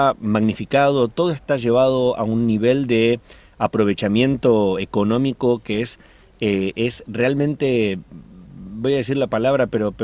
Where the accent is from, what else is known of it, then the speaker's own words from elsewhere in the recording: Argentina; now in United States; como buen argentino, al principio lo que a uno le pasa cuando no tiene idea de cómo es el evento en sí